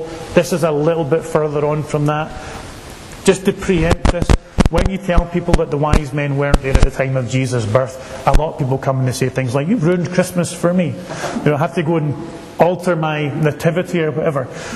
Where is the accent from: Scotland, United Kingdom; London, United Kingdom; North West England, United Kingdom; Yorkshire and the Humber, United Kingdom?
Scotland, United Kingdom; Glasgow; I'm from Glasgow